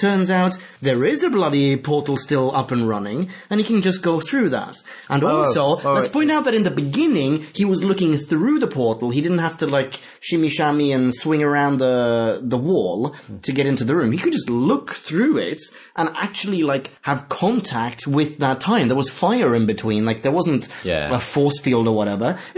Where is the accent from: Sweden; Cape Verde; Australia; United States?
Sweden; Like, okay, I grew up in Sweden.